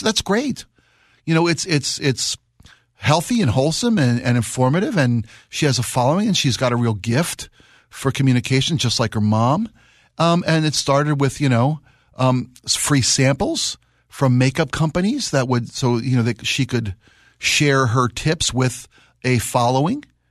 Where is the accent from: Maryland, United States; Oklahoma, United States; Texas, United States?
Maryland, United States; Baltimore; I was born and raised in Baltimore, as I mentioned.